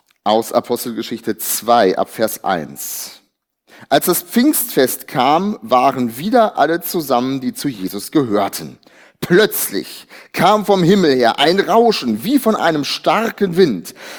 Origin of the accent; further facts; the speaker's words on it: Northern Germany, Germany; Etwas, was wir übrigens auch als Norddeutsche sehr schwer nachvollziehen.